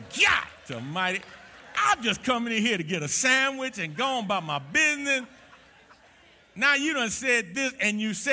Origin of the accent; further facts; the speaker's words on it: New York City, New York, United States; I grew up in the Jacob Riis Housing Projects. Y'all know where it is, 465 East 10th Street, apartment 13H, New York, New York.